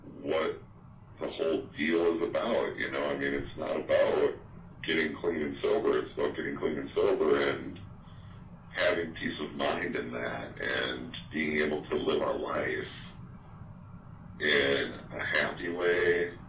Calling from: Minnesota, United States; I'm calling from Minnesota.

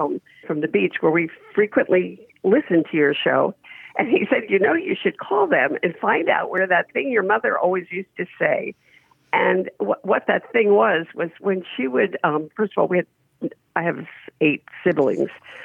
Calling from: North Carolina, United States; I'm calling from North Carolina.

